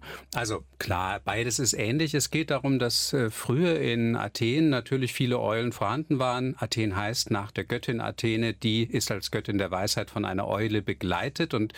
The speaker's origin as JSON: {"language": "German", "region": "Hamburg", "country": "Germany", "tie": "born there", "said": "ich bin gebürtiger Hamburger"}